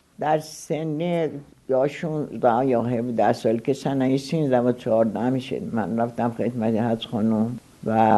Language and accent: Persian; Khoy, West Azerbaijan, Iran; born there; پدرم سید بودن. تو خوی خونه متوسطم به دنیا آمدم.